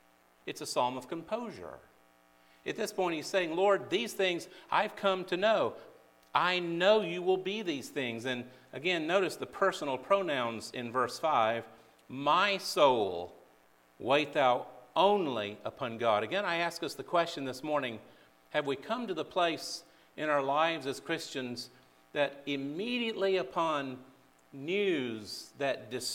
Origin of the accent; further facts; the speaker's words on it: Atlanta, Georgia, United States; I come from Atlanta, Georgia, and just north of Atlanta is Stone Mountain.